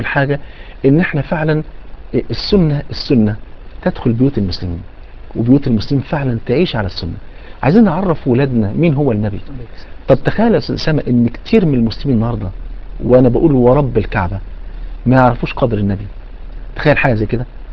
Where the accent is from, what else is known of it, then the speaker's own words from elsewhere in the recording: Egypt; عشان الناس عندنا في مصر